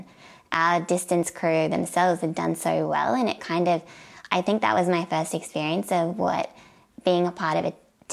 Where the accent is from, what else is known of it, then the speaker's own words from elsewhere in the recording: Albion Park, New South Wales, Australia; moved away as an adult; now in Eugene, United States; I think culturally from where I grew up in Albion Park and then going into Eugene, Oregon, personalities are very different.